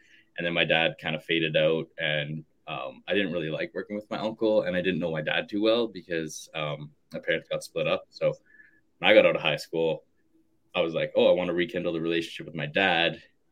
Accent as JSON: {"language": "English", "country": "Canada", "said": "love being Canadian, love living north of the border."}